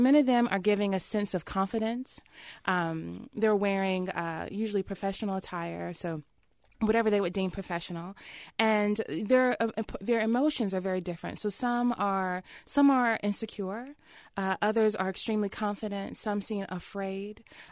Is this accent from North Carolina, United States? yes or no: yes; Winston-Salem, North Carolina, United States; You know, I'm from Winston-Salem. I could throw a rock at my mama's house from where I'm standing right now.